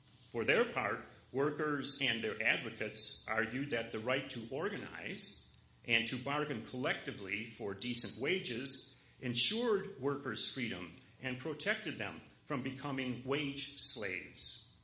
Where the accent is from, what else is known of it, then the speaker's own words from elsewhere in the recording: United States; As an American and as a person of privilege, I cherish it as much as the next person.